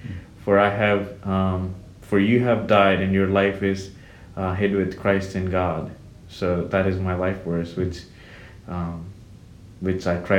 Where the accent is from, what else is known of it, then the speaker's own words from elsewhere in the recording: India; English is a second language; now in United States; life as an Indian here, I would say I do miss India